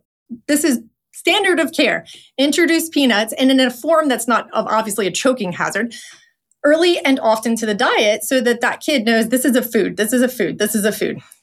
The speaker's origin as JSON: {"language": "English", "region": "Louisiana", "country": "United States", "said": "So I'm Cajun."}